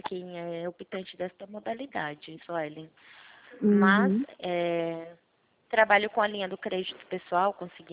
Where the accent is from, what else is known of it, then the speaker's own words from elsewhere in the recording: Itu, São Paulo, Brazil; Eu sou do estado de São Paulo, no interior, cidade de Itu.